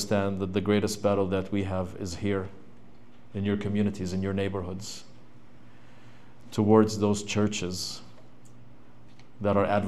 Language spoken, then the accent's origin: English; Palestine; now in United States; I say this as a Palestinian, and I also say this as an American